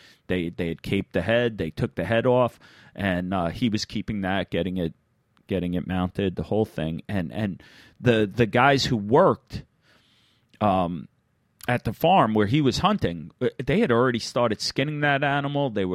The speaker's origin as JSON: {"language": "English", "region": "New York", "country": "United States", "tie": "born or raised there", "said": "I really have, you know, for me, it's about growing up in New York. I'm fascinated by the animals of New York."}